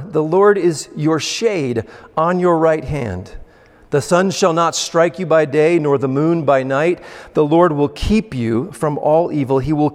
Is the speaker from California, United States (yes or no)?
yes; California, United States; now in Illinois, United States; I'm from California prior to Illinois